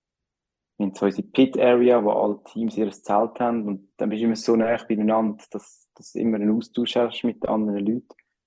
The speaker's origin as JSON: {"language": "German", "country": "Switzerland", "said": "Und ich glaube, da sind wir Schweizer schon recht weit."}